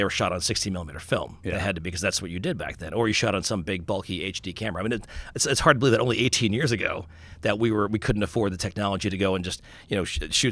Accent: Long Island, New York, United States; I grew up in Long Island.

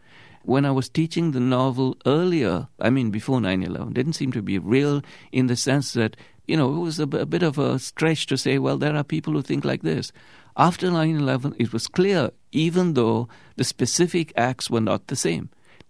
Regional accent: Uganda; I was born in Uganda, which is to the south of Sudan. We have a common border.

